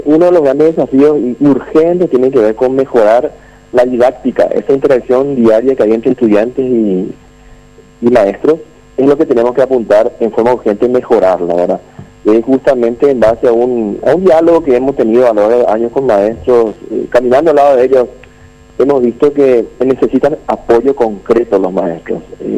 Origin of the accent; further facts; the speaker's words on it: Paraguay; es mi obligación como paraguayo y ciudadano